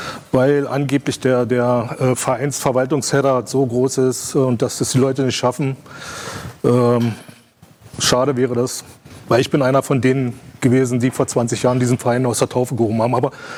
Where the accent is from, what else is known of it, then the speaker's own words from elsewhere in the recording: Brandenburg an der Havel, Brandenburg, Germany; Ich komme aus Brandenburg an der Havel, also die Stadt Brandenburg im Land Brandenburg, die nicht die Hauptstadt von Brandenburg ist.